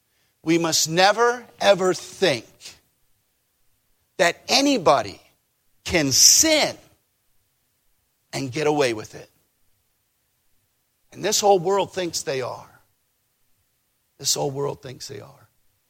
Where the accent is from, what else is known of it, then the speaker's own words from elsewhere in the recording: Pennsylvania, United States; I grew up outside of Philadelphia.